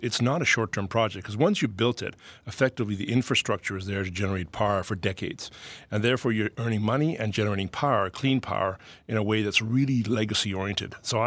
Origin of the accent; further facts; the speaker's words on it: India; born there; I'm the real Indian because I was born in India.